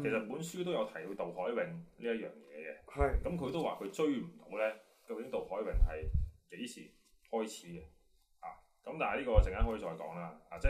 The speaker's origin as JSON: {"language": "Cantonese", "country": "China", "said": "即係我哋中國人發展現代運動"}